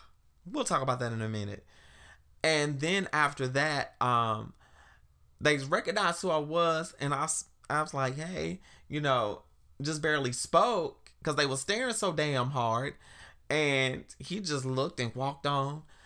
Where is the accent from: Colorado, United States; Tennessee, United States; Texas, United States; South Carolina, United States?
South Carolina, United States; it reminds me of growing up in South Carolina and trimming the tree at my grandmother's house